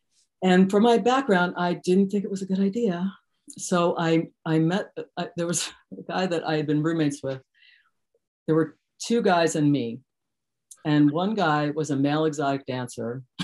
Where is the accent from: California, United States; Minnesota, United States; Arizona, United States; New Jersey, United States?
New Jersey, United States; Scotch Plains; So I moved, you know, I grew up in New Jersey.